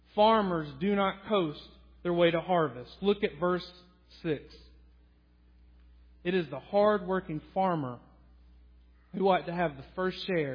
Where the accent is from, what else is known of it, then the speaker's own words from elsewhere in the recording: Georgia, United States; Some of you will know, I grew up outside of Atlanta, so I am a big Atlanta Braves fan.